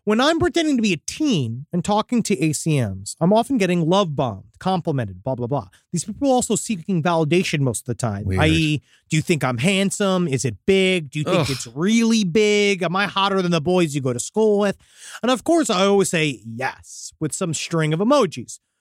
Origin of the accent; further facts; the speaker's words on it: Salt Lake City, Utah, United States; I grew up in Salt Lake City. No, I'm not a Mormon.